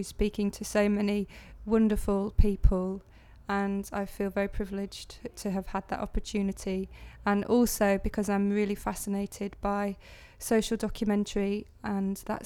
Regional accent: Preston, North West England, United Kingdom; now in London, United Kingdom; I'm 26 years old and I'm originally from Preston in Lancashire, but currently living in London and have been for the past 2 years.

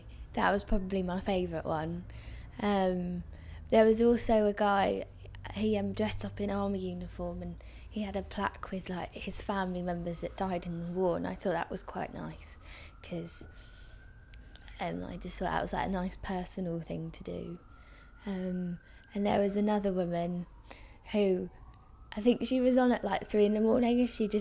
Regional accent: Hampton, London, United Kingdom; I'm 22 and I'm from Hampton in the London Borough of Richmond.

